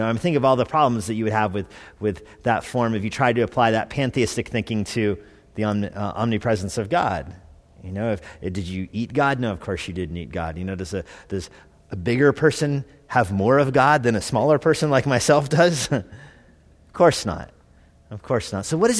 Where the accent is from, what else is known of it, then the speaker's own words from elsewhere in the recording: New Mexico, United States; I'm from New Mexico. I love New Mexico.